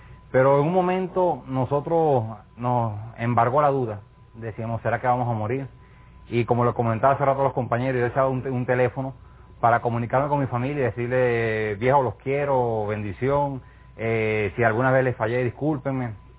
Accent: Venezuela; empezamos a trabajar como hermanos, como venezolanos en nuestro caso

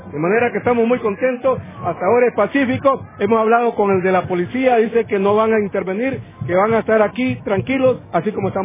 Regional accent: Honduras; Definitivamente somos los hondureños y los hondureños somos los que vamos a arreglar esta situación.

